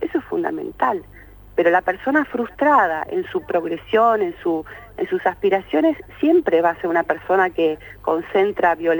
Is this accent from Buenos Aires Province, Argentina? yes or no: no; Neuquén, Argentina; Yo soy la única de Neuquén Capital